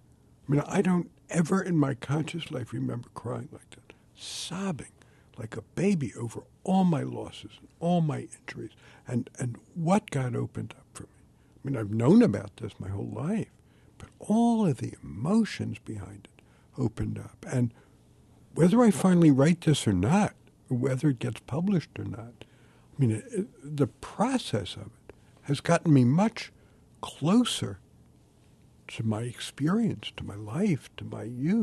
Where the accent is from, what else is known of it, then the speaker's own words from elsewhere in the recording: Pleasantville, New Jersey, United States; Now about my growing up in Pleasantville, New Jersey, and what that was like.